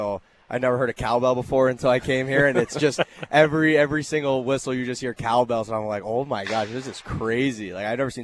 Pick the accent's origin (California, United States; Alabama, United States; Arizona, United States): Alabama, United States; also born or lived in Pittsburgh; So I was born in Pittsburgh. I lived there for 2 years. And my dad was a Penguins season ticket holder since the 70s. So he loved hockey. And we moved to Alabama for his job.